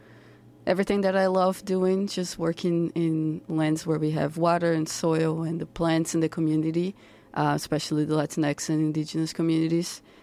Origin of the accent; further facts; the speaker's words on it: Brazil; moved away as an adult; now in United States; Well, I'm from Brazil. I come from a place where we have a lot of mangroves, so I was always attached to wetlands and areas where we have a lot of water.